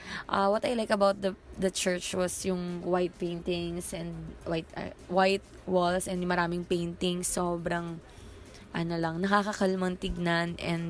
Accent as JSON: {"language": "Tagalog", "town": "Manila", "region": "Metro Manila", "country": "Philippines", "said": "hindi namin na-feel na from Manila kami."}